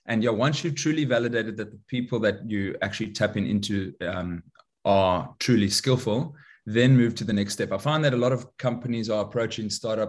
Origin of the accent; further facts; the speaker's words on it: Durban, KwaZulu-Natal, South Africa; now in Los Angeles, United States; So I'm actually South African. I'm living now in Los Angeles, and I grew up in South Africa. I grew up in a small town called Durban